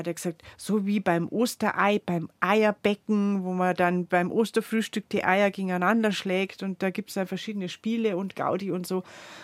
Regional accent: Bavaria, Germany; Also bei uns in Südbayern gibt es den noch gar nicht so lang.

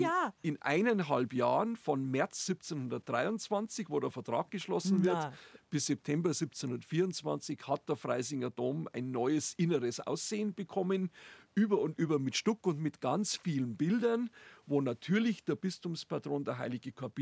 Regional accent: Tegernsee, Bavaria, Germany; der Egid Quirin an meinem Heimatort Tegernsee.

